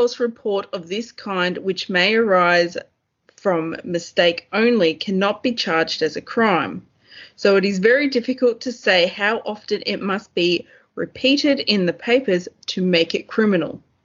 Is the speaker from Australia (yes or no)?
yes; Australia; But hey, what do I know? I'm Australian.